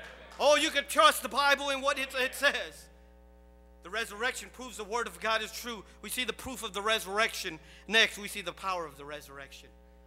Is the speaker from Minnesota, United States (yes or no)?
no; Massachusetts, United States; also born or lived in Cambodia; I'm from Massachusetts.